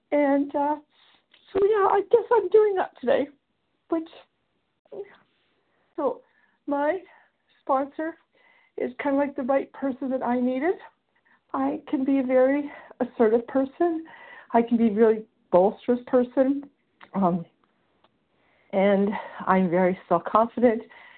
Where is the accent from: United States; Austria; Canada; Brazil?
Canada; I am from Canada.